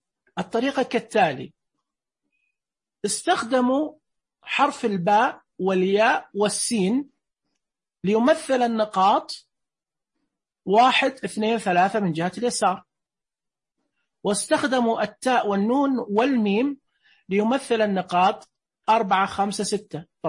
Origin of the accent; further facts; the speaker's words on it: Saudi Arabia; العيش في الخليج، الرز عندنا في السعودية، تمن في العراق